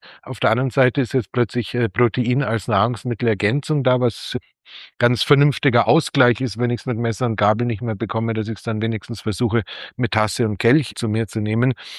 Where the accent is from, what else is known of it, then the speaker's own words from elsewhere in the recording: Munich, Bavaria, Germany; wenn ich als Münchner nach Salzburg fahre